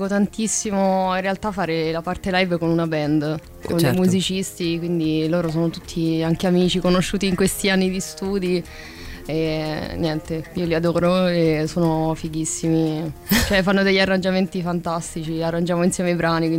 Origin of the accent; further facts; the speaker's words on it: Arezzo, Tuscany, Italy; also born or lived in Rome; io in realtà sono di Arezzo, ma ho studiato qua a Roma